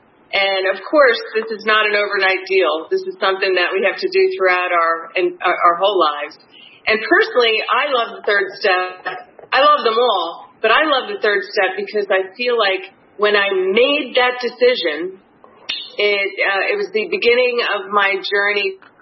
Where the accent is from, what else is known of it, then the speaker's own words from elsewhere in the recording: New Jersey, United States; And I'm sure you can tell from my accent, I'm not a native Floridian. I'm from the great state of New Jersey. Woo! And I grew up in a big Irish Catholic family.